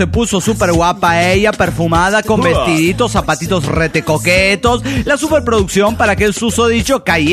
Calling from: Coatzacoalcos, Veracruz, Mexico; de Coatzacoacos.

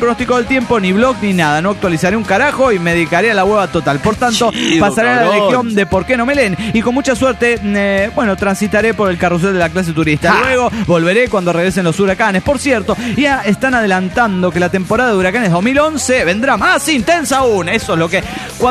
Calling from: Caracas, Capital District, Venezuela; de Caracas, Venezuela.

